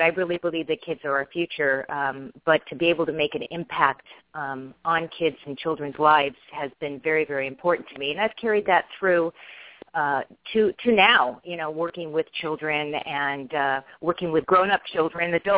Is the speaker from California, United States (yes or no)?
yes; California, United States; also born or lived in Tennessee; now in Napa, United States; Actually, I was born in Tennessee and grew up in Southern California from the time that I was 2 years old.